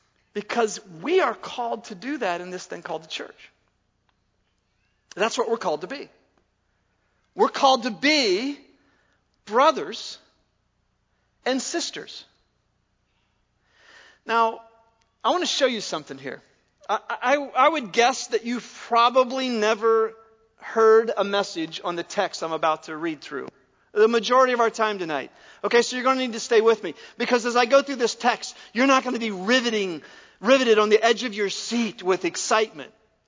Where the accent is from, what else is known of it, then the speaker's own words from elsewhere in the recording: Columbus, Ohio, United States; like every night on Channel 6 in Columbus at 6:30, was the Andy Griffith Show. But at 5 o'clock when I was growing up